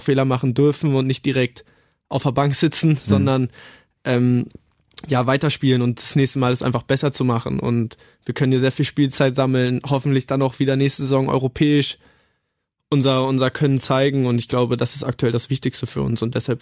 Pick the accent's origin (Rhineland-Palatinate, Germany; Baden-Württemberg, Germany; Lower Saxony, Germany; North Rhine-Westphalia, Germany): Lower Saxony, Germany; Hanover; ich komme aus Hannover, meine Familie ist hier, ich lebe auch noch zu Hause.